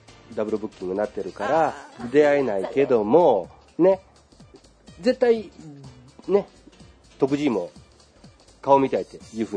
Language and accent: Japanese; Kobe, Hyogo, Japan; 実は私は、ね、神戸から来たんだけどさ、神戸で知ったお店あるからさ